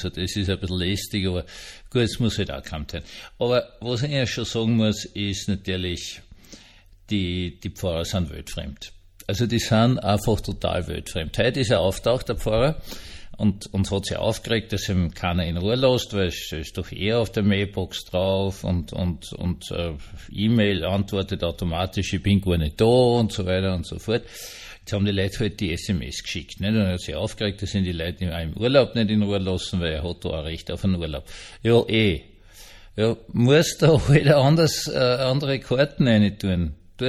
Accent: Vienna, Austria; ich bin ja Wiener

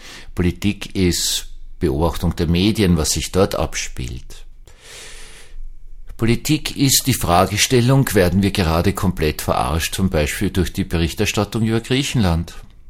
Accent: Austria; ich habe ja als Österreicher ja, so ein bisschen österreichisch-evangelischer, ein bisschen Probleme mit so Massenzusammenkünften.

